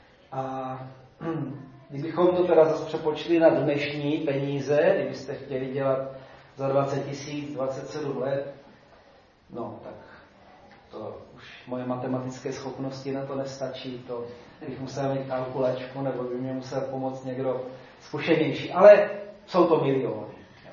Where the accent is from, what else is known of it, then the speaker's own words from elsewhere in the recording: South Moravian Region, Czechia; tady u nás na Jižní Moravě